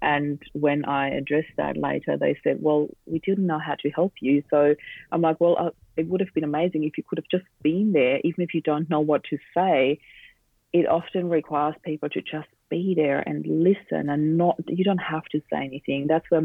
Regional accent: Austria; English is a second language; moved away as an adult; now in Australia; So I grew up in Austria. And that's where the accent comes from, in case people are wondering. And I moved to Australia in 2004.

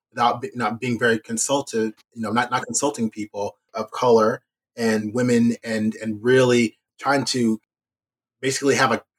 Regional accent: San Dimas, California, United States; I grew up in San Dimas, California, and my brother and I being the only Black kids at our school, you know.

